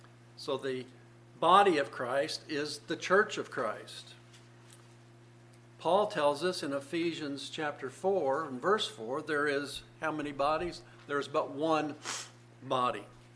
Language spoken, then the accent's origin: English; Indianapolis, Indiana, United States; I grew up in the Indianapolis area. There must have been two dozen drive-in movies.